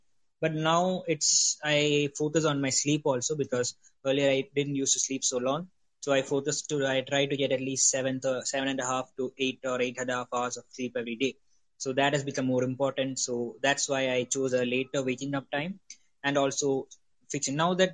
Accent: India; actually. I'm from India. I'm based out of India.

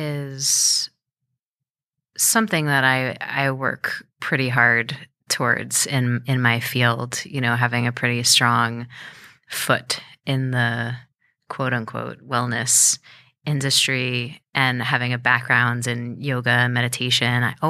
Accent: New York, United States; So I didn't really, actually, truth be told, I've never lived anywhere but New York.

